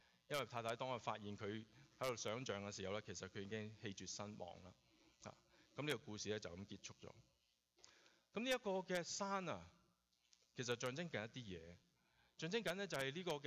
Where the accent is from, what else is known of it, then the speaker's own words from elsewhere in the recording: Hong Kong; 就好似我哋香港人